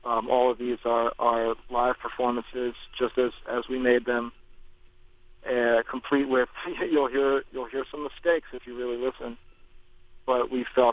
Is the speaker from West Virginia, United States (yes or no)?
no; New York City, New York, United States; I'm from Greenwich Village in New York City, you know, in Manhattan, downtown. I'm from the West Village